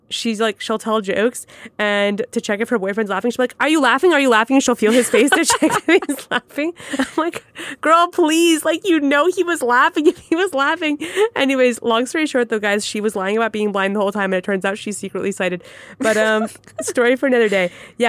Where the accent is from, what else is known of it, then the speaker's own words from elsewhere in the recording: Boston, Massachusetts, United States; And also I feel like a big asset of growing up in Massachusetts, Boston area, whatever, is that we always got to meet other blind people.